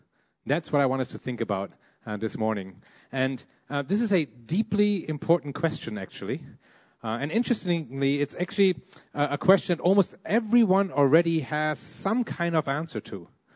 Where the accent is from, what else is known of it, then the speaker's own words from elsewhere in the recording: Malaysia; I look and I sound foreign, but I'm a local product. I'm Malaysian. My dad's Italian. My mom is Malaysian